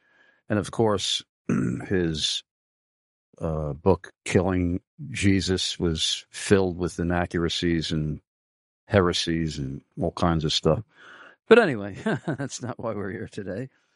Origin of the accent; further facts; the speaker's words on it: New York, United States; Well, that name is very familiar to me, having been born and raised on Long Island